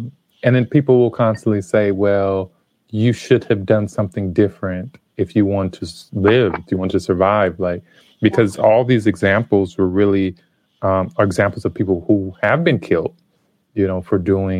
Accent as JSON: {"language": "English", "town": "Los Angeles", "region": "California", "country": "United States", "tie": "born or raised there", "said": "So I was raised, I was born in Los Angeles and spent early years there, and have a number of family who still lives there."}